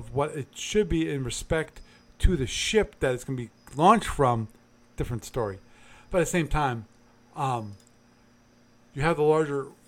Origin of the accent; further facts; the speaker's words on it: United States; I'm American.